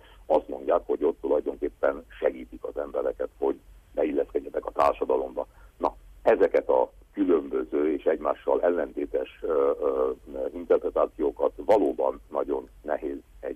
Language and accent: Hungarian; Székely Land, Romania; közvetlenül befolyásolja ez a mi életünket Erdélyben is, otthon, a Székelyföldön